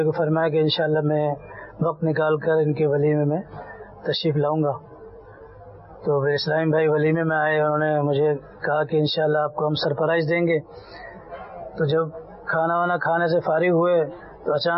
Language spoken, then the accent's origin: Urdu; Sukkur, Sindh, Pakistan; میرا تعلق سکھر سے ہے.